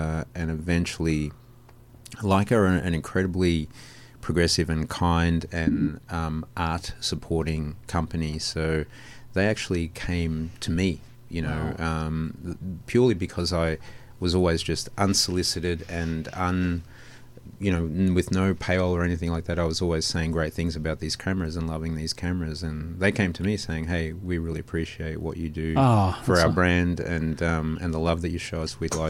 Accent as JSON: {"language": "English", "town": "Geelong", "region": "Victoria", "country": "Australia", "tie": "born or raised there", "also_born_or_lived": "Melbourne", "moved": "yes", "lives_now": "Los Angeles, United States", "said": "born and raised in Melbourne. Oh, well, actually in a country town called Geelong in southeastern Australia."}